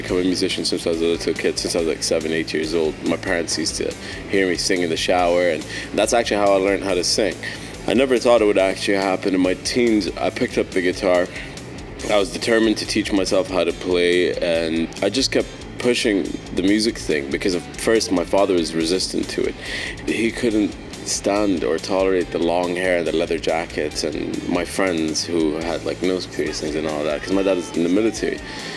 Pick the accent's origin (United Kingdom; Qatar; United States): Qatar; Doha; And I was a kid growing up in Doha. Up till my early teens, I was pretty quiet.